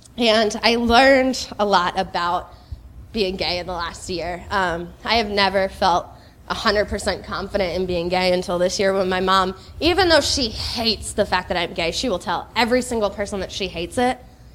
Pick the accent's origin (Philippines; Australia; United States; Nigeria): United States; Florida; now in Fort Wayne, United States; I'm not made for the cold. I was born and raised in Florida.